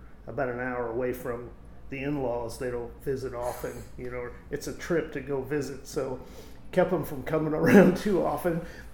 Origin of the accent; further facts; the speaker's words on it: Boonville, Missouri, United States; It was good, but so this is my hometown, though.